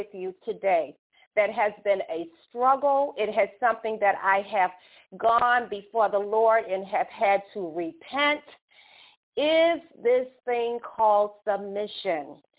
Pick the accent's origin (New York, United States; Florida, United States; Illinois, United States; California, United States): Illinois, United States; Chicago; the first African American from my hometown of Chicago, Illinois